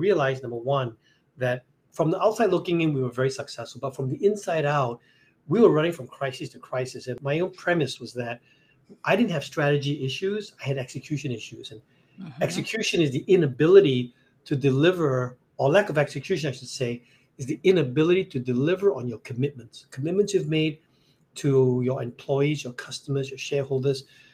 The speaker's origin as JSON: {"language": "English", "country": "Singapore", "said": "out of college, I'm from Singapore."}